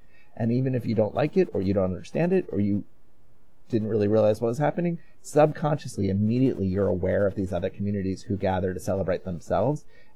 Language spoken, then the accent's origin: English; United States; So I am an American. I am queer. I am Jewish.